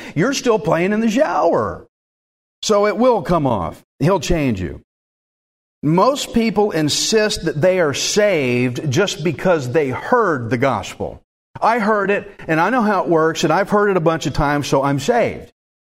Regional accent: Alvin, Texas, United States; I'm from Alvin, I'm a redneck, so what?

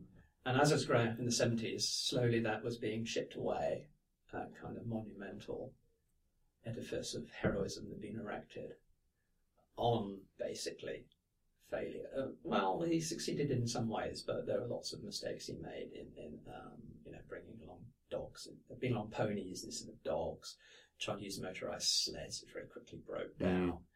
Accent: South West England, United Kingdom; I grew up in Gloucestershire, so and I grew up at a time just when television was coming in and changing all that.

